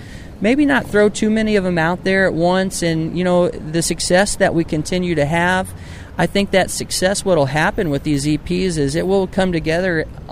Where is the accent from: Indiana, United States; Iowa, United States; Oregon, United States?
Indiana, United States; Huntington; also born or lived in Fort Wayne; I'm from Fort Wayne, Indiana, Huntington, Indiana, matter of fact, and being in the Midwest, you know, that style of music just fits me